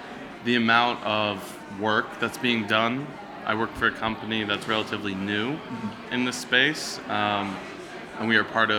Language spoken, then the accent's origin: English; United States; Yeah, I'm from America.